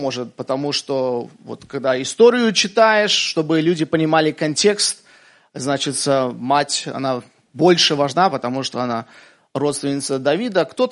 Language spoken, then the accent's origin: Russian; Belarus; Я брат белорус номер один.